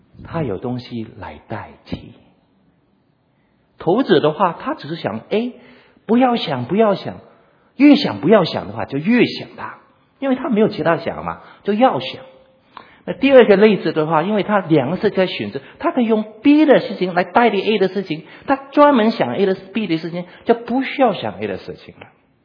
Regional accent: Hong Kong; first language yue; Chinese is a second language; 我虽然是我香港长大，我是母语是广东话哈，我现在但是服侍大部分是讲国语的国语人哈

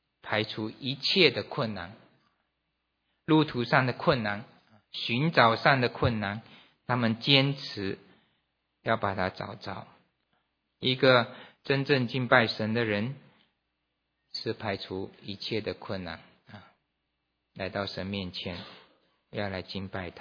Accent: China; 以前古代的时候，我们中国人这个还了解，这个皇帝下圣旨的时候

